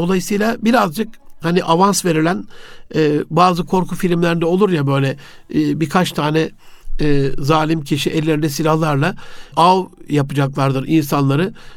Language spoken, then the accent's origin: Turkish; Gaziantep, Turkey; Ben bir gün memleketim Antep'e gittim.